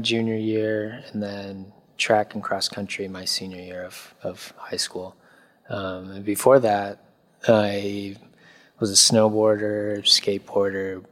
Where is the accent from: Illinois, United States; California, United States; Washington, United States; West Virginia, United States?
Washington, United States; Kirkland; I grew up in Kirkland, which is 15 minutes outside of Seattle, so I'm in basically a new area, I'm in northern Seattle.